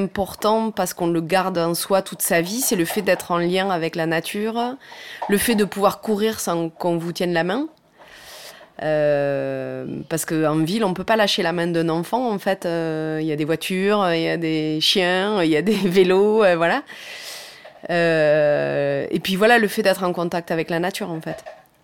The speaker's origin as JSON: {"language": "French", "town": "Pradines", "region": "Occitanie", "country": "France", "tie": "born or raised there", "also_born_or_lived": "Toulouse", "moved": "as an adult", "said": "Parce que moi, j'ai grandi dans le Lot."}